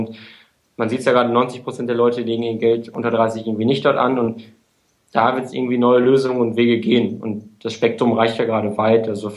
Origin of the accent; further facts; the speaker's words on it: Münster, North Rhine-Westphalia, Germany; now in Munich, Germany; Und ich bin, das erklärt auch meine Dortmund-Zugehörigkeit, kommt aus dem Westfalen, aus Münster.